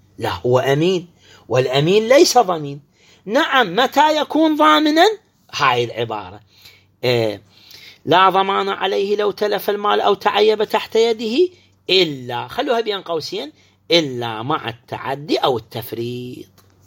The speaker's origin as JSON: {"language": "Arabic", "country": "Iraq", "said": "يجوز عندنا في العراق يبيعون في كل العمل"}